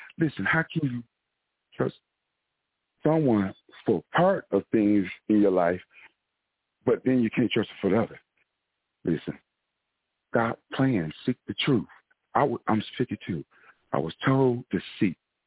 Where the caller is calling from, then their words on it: Milwaukee, Wisconsin, United States; I'm calling from Milwaukee, Wisconsin.